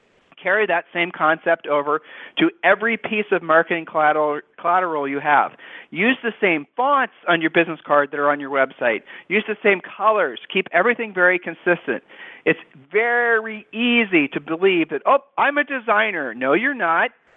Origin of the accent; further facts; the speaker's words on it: Ohio, United States; weren't you kind of raised, we're from Ohio, weren't you kind of raised to be told to shake you know, a hand a certain way.